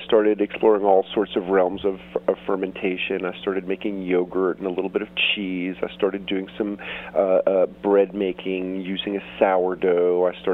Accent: New York City, New York, United States; Well, let's see. I grew up in New York City, and for reasons I couldn't possibly explain, one of my favorite foods as a kid was sour pickles, garlic dill fermented pickles.

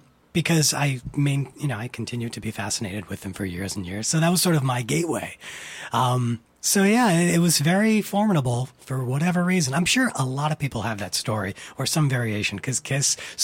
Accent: Fairfield, Connecticut, United States; I grew up in Fairfield.

